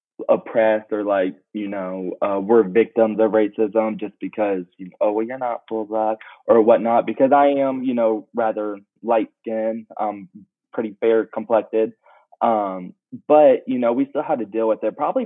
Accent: Atlanta, Georgia, United States; So being biracial, half black and half white, growing up in Atlanta, which is a very diverse city

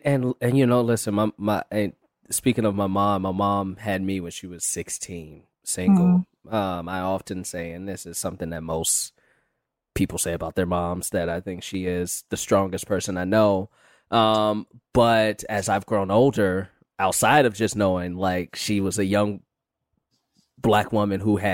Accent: Chicago, Illinois, United States; moved away as an adult; now in Los Angeles, United States; I'm from Chicago, and I moved out here to LA about 8 years ago

